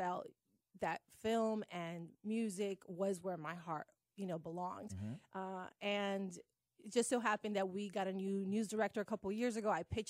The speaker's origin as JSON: {"language": "English", "region": "New Jersey", "country": "United States", "tie": "born or raised there", "also_born_or_lived": "New York", "lives_now": "Atlanta, United States", "said": "and growing up in New Jersey, New York, I've always loved music."}